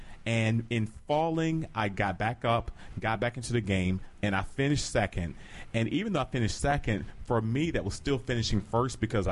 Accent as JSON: {"language": "English", "region": "North Carolina", "country": "United States", "tie": "born or raised there", "said": "Yes, and so in growing up in North Carolina, my mother, I'm the oldest of the four of us"}